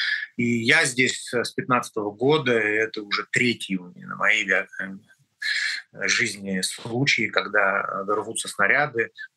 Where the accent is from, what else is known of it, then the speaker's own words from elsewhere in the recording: Russia; moved away as an adult; так как я россиянин, в анамнезе 53 года прожил в России, родился там и учился там, то, конечно, несмотря на то, что 8 лет уже здесь